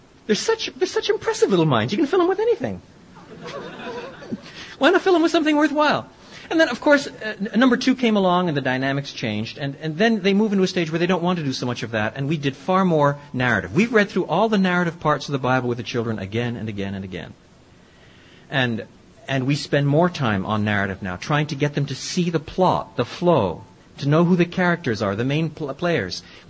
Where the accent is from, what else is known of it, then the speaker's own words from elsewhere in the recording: French Canada, Canada; I was brought up in French Canada